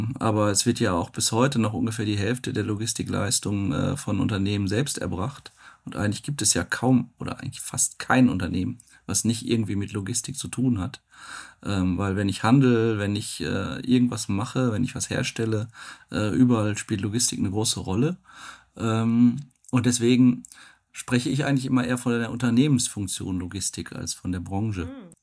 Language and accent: German; North Rhine-Westphalia, Germany; also born or lived in Hamburg; Meine Eltern wohnten damals in Schleswig-Holstein wegen dem Job meines Vaters. Und wir sind dann umgezogen an den Rand des Ruhrgebiets Anfang der 70er Jahre. Also da war ich so anderthalb. Insofern fühle ich mich eigentlich als Kind des Ruhrgebiets und Kind von NRW.